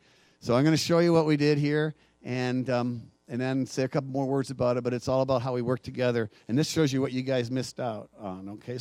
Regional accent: Alberta, Canada; We're from Alberta, right?

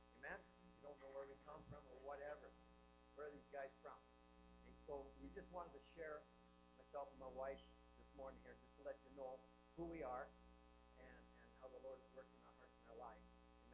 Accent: Saskatchewan, Canada; originally I'm from Saskatchewan, born in just a little community. My grandmother was a midwife. Just a small Métis community at the end of the road.

